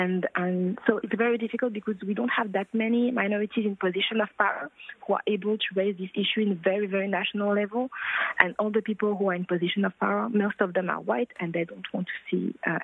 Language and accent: English; Paris, Île-de-France, France; English is a second language; I was born and raised in Paris, and I know that I have been treated my whole life as being black.